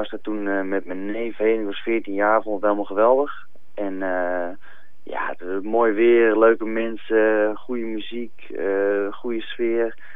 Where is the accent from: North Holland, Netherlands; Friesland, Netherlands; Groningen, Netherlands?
North Holland, Netherlands; Hoorn; born there; now in Amsterdam, Netherlands; Ik ben geboren in Hoorn in Noord-Holland. En inmiddels woonzaam in Amsterdam. En ik ben geboren in 1986, dus inmiddels 25 jaar.